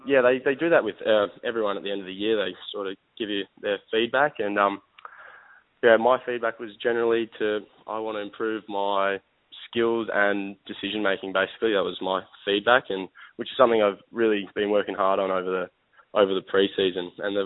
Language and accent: English; Perth, Western Australia, Australia; I'm from Perth